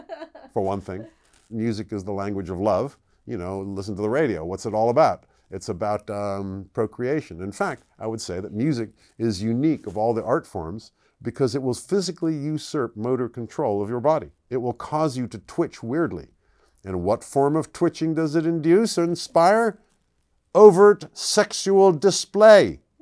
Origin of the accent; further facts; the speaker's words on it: England, United Kingdom; Well, I grew up in England, mostly.